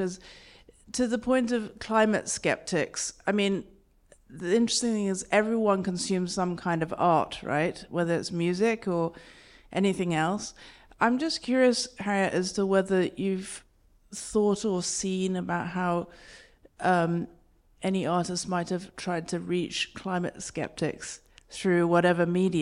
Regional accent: England, United Kingdom; also born or lived in Hong Kong; now in Los Gatos, United States; I'm from England originally in Hong Kong, but I live in Los Gatos.

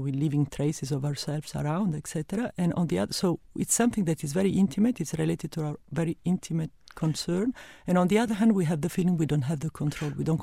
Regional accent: Milan, Lombardy, Italy; English is a second language; moved away as an adult; now in Paris, France; Actually, I live in Paris. I'm Italian, and I come from Milano, which is a sort of town of fashion, etc.

